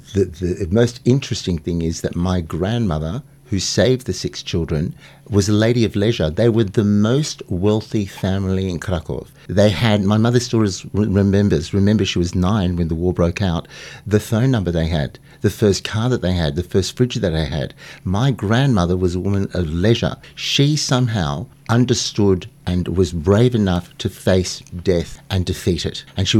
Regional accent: Sydney, New South Wales, Australia; born there; I was born in Sydney, Australia.

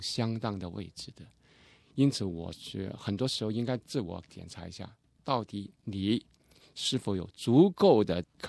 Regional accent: Guangdong, China; 哦，我们是广东人

